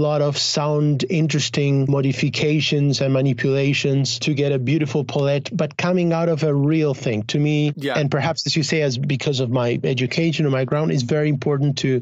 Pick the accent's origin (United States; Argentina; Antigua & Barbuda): Argentina; Not only because I come from Argentina, but because I keep working for South American cinema